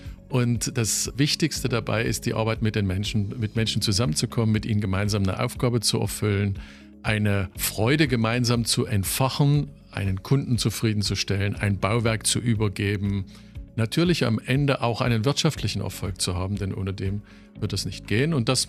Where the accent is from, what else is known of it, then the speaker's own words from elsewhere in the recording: Rodewisch, Saxony, Germany; born there; ich bin 57 Jahre und in Rodewisch geboren, bin mit Herz und Seele Falkensteiner